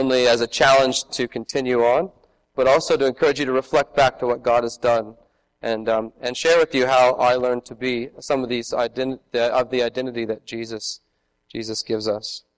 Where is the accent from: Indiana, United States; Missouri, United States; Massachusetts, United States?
Indiana, United States; Kokomo; now in Australia; I'm from Kokomo originally, but I've lived in Australia for the past 9 years.